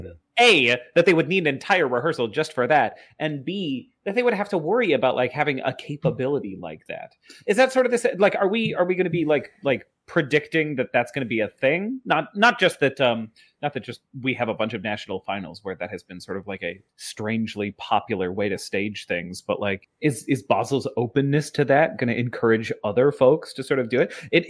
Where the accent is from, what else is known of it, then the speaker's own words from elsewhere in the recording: United States; for me, it is also a big joke as an American.